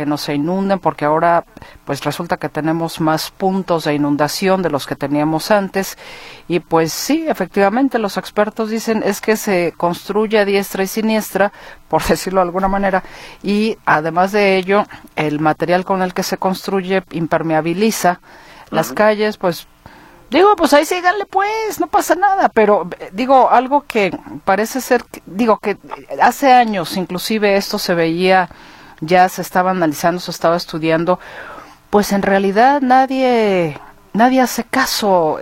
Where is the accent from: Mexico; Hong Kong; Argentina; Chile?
Mexico; darse cuenta de cómo somos los mexicanos vistos desde la óptica de un extranjero